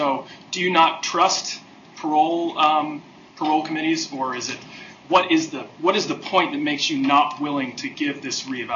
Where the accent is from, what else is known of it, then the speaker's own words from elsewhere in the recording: Georgia, United States; I'm 1L here. to Mr. Stimson, I come from Georgia, so big proponent of states' rights.